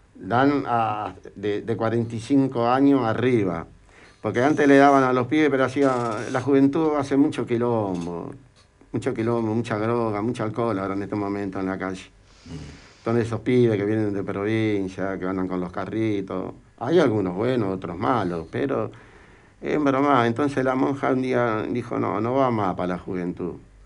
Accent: Uruguay; moved away; tengo una hija en el Uruguay. Yo soy uruguayo

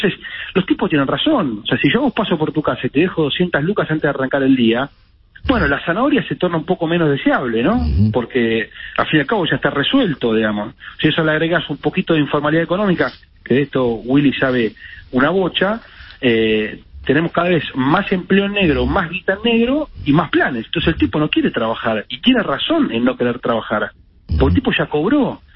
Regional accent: Buenos Aires, Argentina; No, yo soy porteño como vos.

